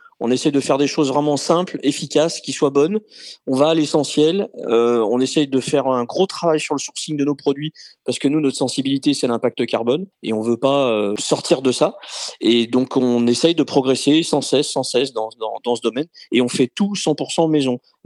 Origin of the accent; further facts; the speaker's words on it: Roanne, Auvergne-Rhône-Alpes, France; moi je suis de la Loire, je suis de Roanne au départ, avec mon épouse.